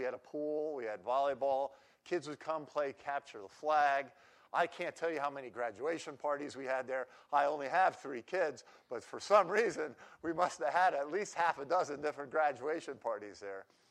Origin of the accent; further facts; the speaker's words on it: New York, United States; So anyway, I'm from New York, but I actually grew up in a farming community and dairy farming.